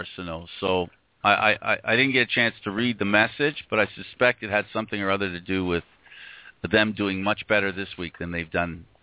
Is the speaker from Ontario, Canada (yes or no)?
yes; Toronto, Ontario, Canada; including here in my hometown of Toronto.